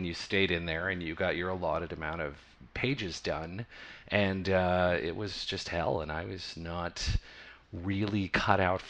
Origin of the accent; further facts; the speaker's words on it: New Mexico, United States; moved away; also born or lived in New York; Because I'm from New Mexico, so I left and I went to New York.